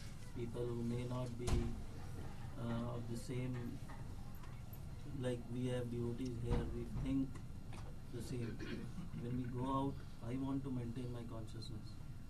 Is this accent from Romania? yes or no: no; Delhi, India; I'm from Delhi.